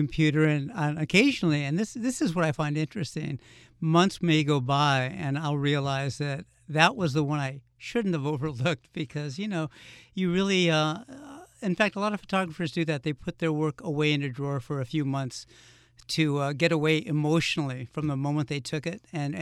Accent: Los Angeles, California, United States; also born or lived in Martha's Vineyard; now in Pioneer Valley, United States; I've lived in two places since growing up in Los Angeles. I moved to Martha's Vineyard and lived there for 13 years

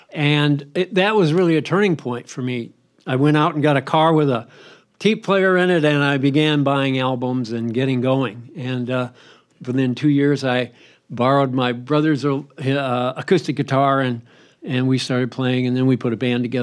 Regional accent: South Bend, Indiana, United States; I'm from South Bend.

